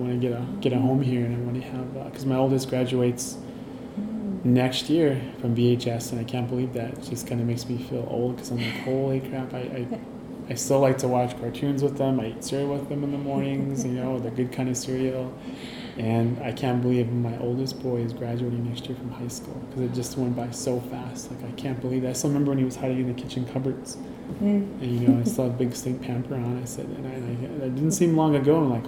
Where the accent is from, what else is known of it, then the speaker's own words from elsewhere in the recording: Bismarck, North Dakota, United States; when I was growing up in Bismarck, I was part of the Big Sister, Big Brother program growing up here in Bismarck with my aunt.